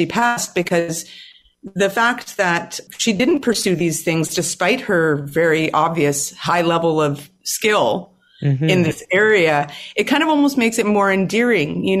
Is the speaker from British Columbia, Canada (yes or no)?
yes; Vancouver, British Columbia, Canada; the soundtrack of my life growing up in Vancouver